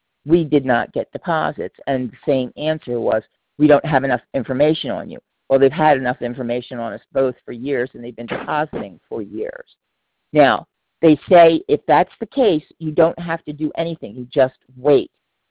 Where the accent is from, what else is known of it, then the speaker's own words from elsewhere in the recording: Wilmington, Delaware, United States; now in Newcastle, United States; Well, originally from Wilmington.